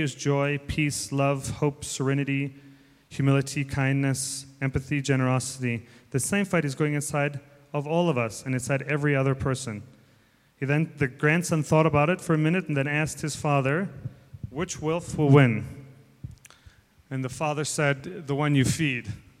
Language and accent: English; Wisconsin, United States; So I come from Wisconsin, so I get to read you a Native American story.